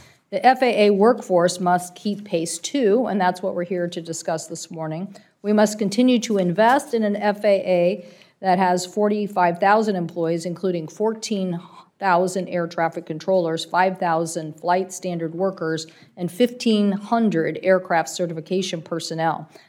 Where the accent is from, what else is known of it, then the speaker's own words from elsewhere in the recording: Washington, United States; particularly in my home state. The state of Washington is home to more than 130,000 aerospace workers